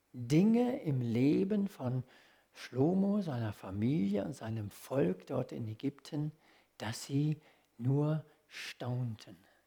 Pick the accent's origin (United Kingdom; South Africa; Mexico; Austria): South Africa; Johannesburg, Gauteng; Ich bin in Johannesburg aufgewachsen